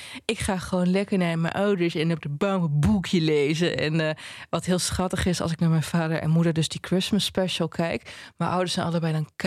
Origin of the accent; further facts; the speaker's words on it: Overijssel, Netherlands; En ik kom uit Twente.